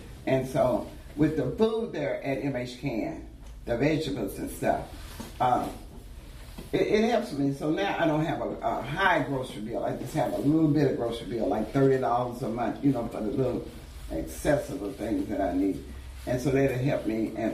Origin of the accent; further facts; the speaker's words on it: Nashville, Tennessee, United States; Because I'm from Nashville, Tennessee. And my mother and father and my 4 brothers, they was real private people.